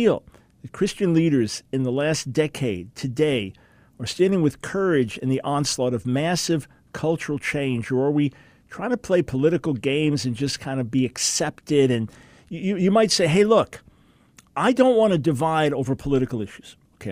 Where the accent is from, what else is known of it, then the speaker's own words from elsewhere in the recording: New York, United States; I'm a New York Jew, Jewish follower of Jesus, born and raised in New York.